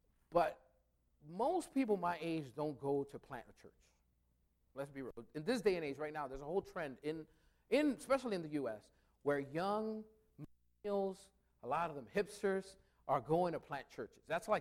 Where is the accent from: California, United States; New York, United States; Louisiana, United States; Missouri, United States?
New York, United States; New York City; now in Delaware, United States; Growing up in New York City, leading church, a church in North Philly, and then moving to Delaware, like, I feel like God made me in such a way where, I mean, I'm from the city.